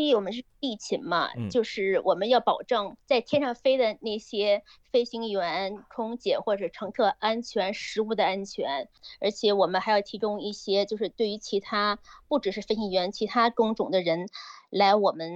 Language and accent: Chinese; China; now in Australia; 就是你看咱们小时候在国内不是有800米跑步考试吗？